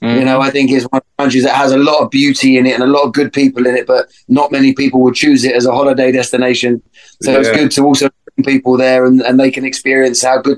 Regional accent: London, United Kingdom; because I grew up in North London. But I'm from East London

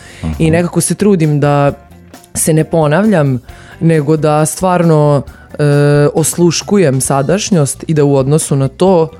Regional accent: Novi Sad, Vojvodina, Serbia; Jer stvarno odrasla sam u Novom Sadu, ceo život sam ovde, vezana sam za beton, vezana sam za grad

